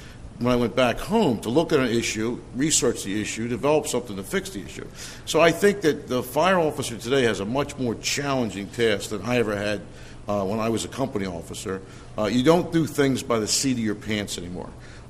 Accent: Washington, District of Columbia, United States; I grew up in Washington, D.C., so I always felt I had to do something different.

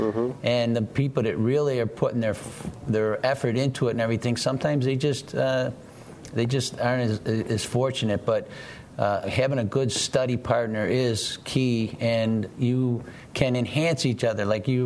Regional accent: East Coast, United States; because Steve comes mm-hmm. from the West Coast, I come from the East Coast

